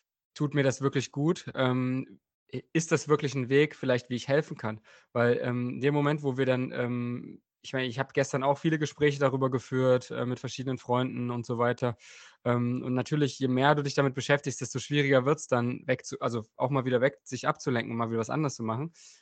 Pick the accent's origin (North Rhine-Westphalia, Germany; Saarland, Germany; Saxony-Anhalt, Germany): Saxony-Anhalt, Germany; Bernburg; Und der Ruderverein in meiner Heimatstadt Bernburg war direkt neben dem Fußballverein.